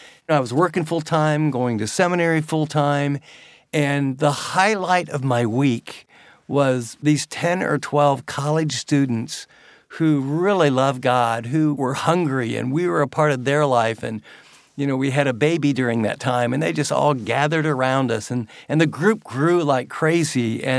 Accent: West Virginia, United States; now in Dallas, United States; We came from West Virginia, where a mega church was 250 or 300 people.

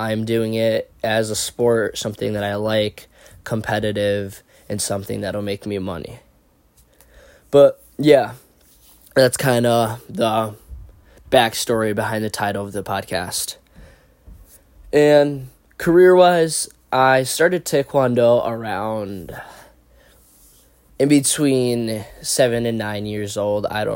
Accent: Milwaukee, Wisconsin, United States; I am 17 years old. I am from the Milwaukee, Wisconsin area.

